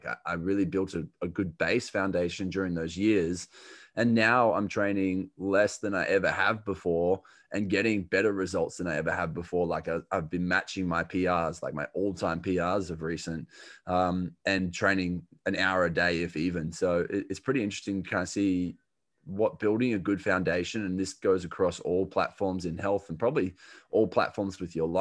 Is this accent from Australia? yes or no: yes; Australia; accent: Australian; So I'm an Australian, if you can't tell from the accent